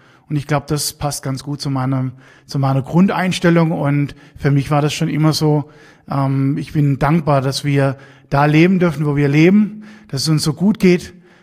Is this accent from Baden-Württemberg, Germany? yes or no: yes; Baden-Württemberg, Germany; ich komme gebürtig aus dem Landkreis Freudenstadt. Das heißt, der Landkreis ist natürlich für mich ja mein Heimatlandkreis, wo ich somit eng verwurzelt bin und unsere Strukturen, Krankenhaus und alles schon eigentlich seit Kindes an begleite und in diesem Krankenhaus tatsächlich auch auf die Welt gekommen bin.